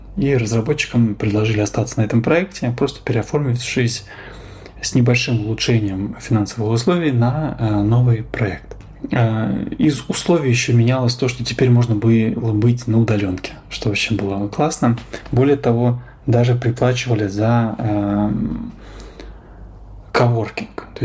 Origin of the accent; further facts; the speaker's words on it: Moscow Oblast, Russia; я сам из Подмосковья